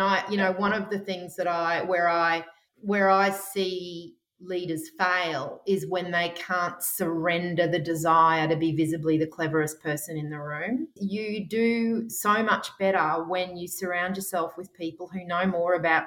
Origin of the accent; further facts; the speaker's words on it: Australia; which working as an Australian GP had really not prepared me for.